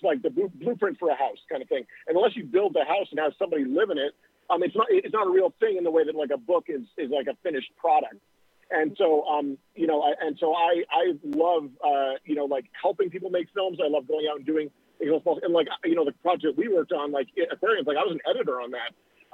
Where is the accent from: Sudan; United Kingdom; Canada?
Canada; now in Los Angeles, United States; So I live in Los Angeles. Like I mentioned, I'm from Canada originally